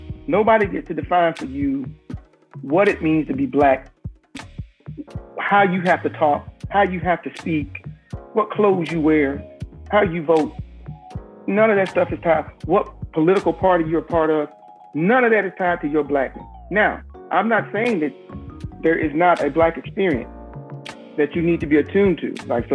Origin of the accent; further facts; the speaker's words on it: Milledgeville, Georgia, United States; growing up in Milledgeville, Georgia, I've been called a nigger plenty of times.